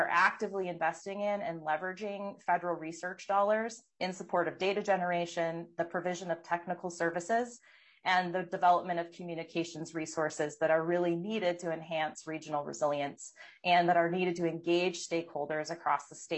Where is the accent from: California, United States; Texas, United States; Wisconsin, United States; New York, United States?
Wisconsin, United States; now in Minnesota, United States; I grew up in Wisconsin, but my career has taken me outside of the region, but I'm really thrilled to be back.